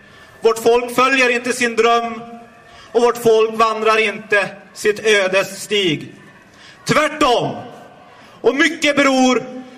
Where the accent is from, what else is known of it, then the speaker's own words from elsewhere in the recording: Norrland, Sweden; Det glädjer mitt norrländska hjärta att få komma till Ludvika.